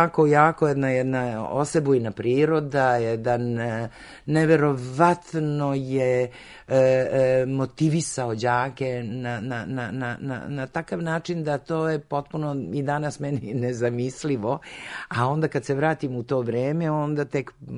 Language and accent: Serbian; Kikinda, Vojvodina, Serbia; also born or lived in Belgrade; sam odrasla u Kikindi i Kikinda prosto je jedan ozbiljan deo mog života i moje ljubavi koju imam za taj grad. Iz Kikinde sam krenula u svet umetnosti, u svet pozorišta, teatra